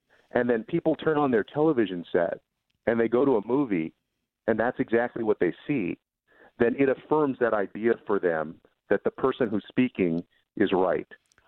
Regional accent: Texas, United States; the oil and gas industry in my home state of Texas.

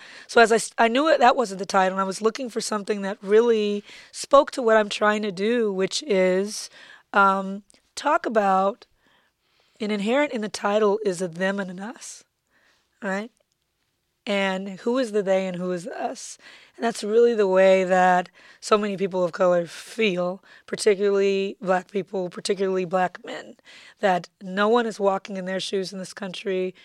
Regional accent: Compton, California, United States; And I grew up in Compton, which was not just a black space. Compton, Linwood, Long Beach, Southgate. It was black and brown.

